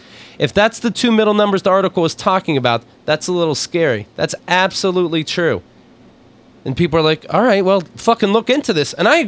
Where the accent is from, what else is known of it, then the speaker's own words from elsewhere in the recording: Haiti; I didn't even think, even though I'm from Haiti, I didn't think about it until that reissue